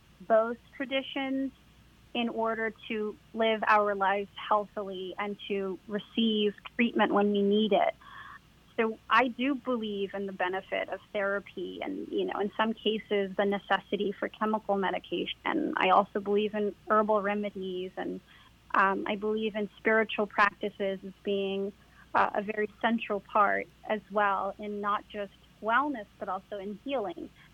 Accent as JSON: {"language": "English", "country": "United States", "tie": "born or raised there", "said": "because I am American, born and raised, born to American parents who are also American, born and raised."}